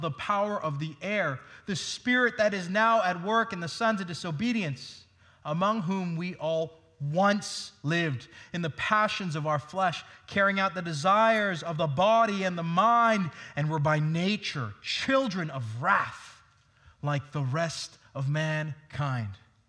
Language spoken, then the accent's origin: English; Hong Kong; You see, I grew up in Hong Kong